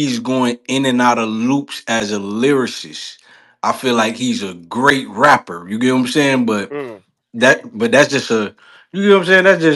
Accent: the South, United States; But I'm from the South.

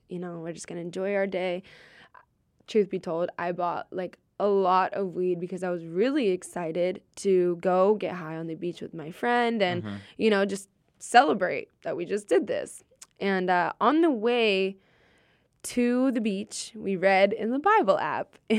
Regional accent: Florida, United States; me, a privileged white girl who was born and raised in Florida, went to a Christian summer camp

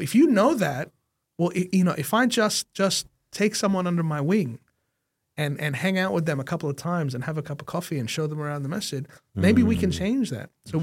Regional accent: Egypt; moved away; also born or lived in Melbourne, Australia / Oklahoma, United States / Texas, United States; I was born in Egypt.

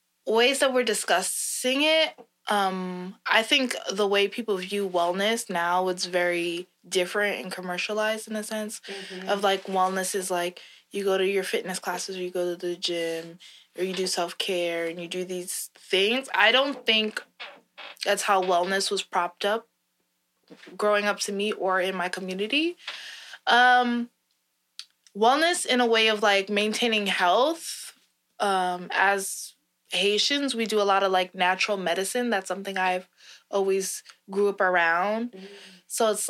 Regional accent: Flatbush, New York, United States; Like, I would go to, like, delis and bakeries that I've went to since I was a child because I grew up on Flatbush, and it's just, like, they know you, and they would just give you stuff.

